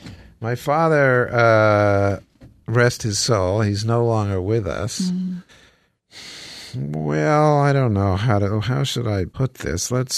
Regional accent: Huntington, New York, United States; I grew up in Huntington.

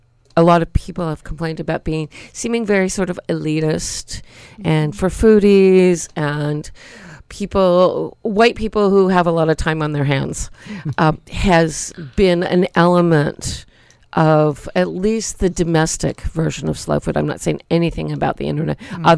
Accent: Rhode Island, United States; I'm from Rhode Island

